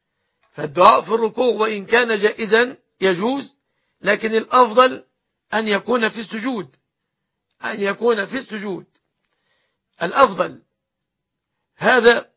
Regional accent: Egypt; أن يحفظ بلادنا مصر

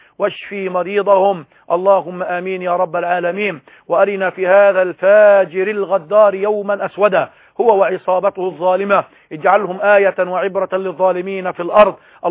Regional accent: Egypt; يصعب علينا كمصريين أن نفهمها

